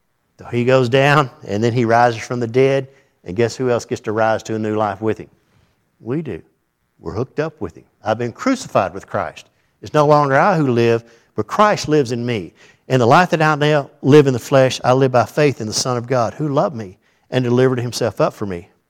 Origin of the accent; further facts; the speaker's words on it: Ireland; and I'm Irish, so I can cut them down.